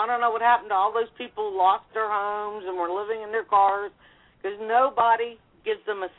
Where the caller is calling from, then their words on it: Cincinnati, Ohio, United States; Cincinnati, Ohio.